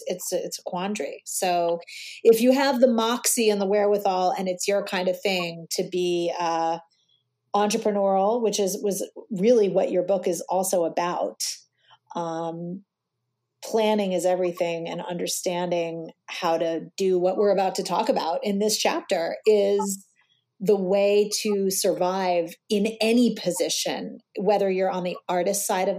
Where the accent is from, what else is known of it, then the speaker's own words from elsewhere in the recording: New York City, New York, United States; My background is I grew up in New York City